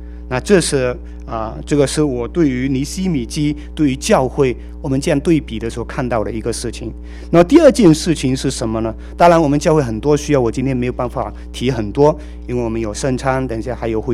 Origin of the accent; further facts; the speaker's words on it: Fuzhou, Fujian, China; accent: Fuzhou dialect; 我是讲福州话，不过他也讲福州话，他的福州话跟我不大一样